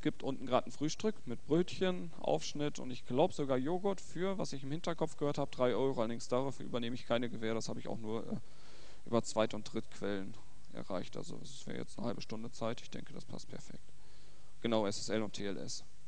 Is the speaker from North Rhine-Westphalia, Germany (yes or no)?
yes; North Rhine-Westphalia, Germany; Ich komme aus NRW